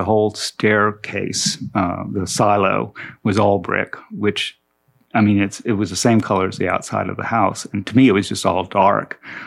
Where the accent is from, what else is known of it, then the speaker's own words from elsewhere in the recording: Oklahoma, United States; because she was from Oklahoma and I was from Oklahoma.